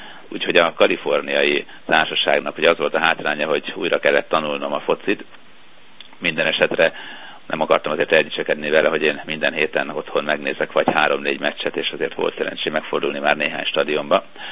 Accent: Sopron, Győr-Moson-Sopron, Hungary; Én Sopronban születtem, és ott nőttem fel, úgyhogy láttam, hogy milyen volt a vasfüggöny.

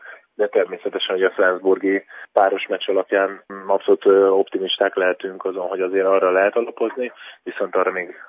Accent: Szeged, Csongrád-Csanád, Hungary; also born or lived in Székesfehérvár; egy éves koromban költöztünk le Székesfehérváról Szegedre, tehát gyakorlatilag 82 óta ismerem azt a sportcsarnokot

